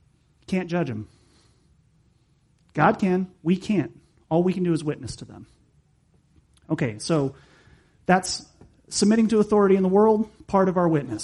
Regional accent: United States; As an American, I find that very hard.

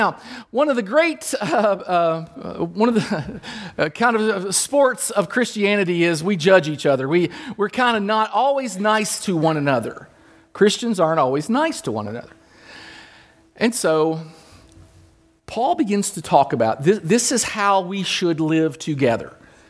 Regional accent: Kentucky, United States; Now, I have a culture. I'm from Kentucky. You have a culture wherever you're from.

